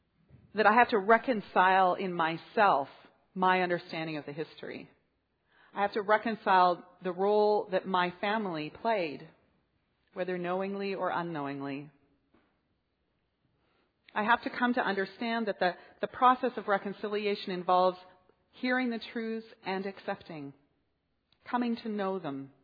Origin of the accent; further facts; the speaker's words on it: Saskatoon, Saskatchewan, Canada; I grew up in Saskatoon in the 1960s and 70s.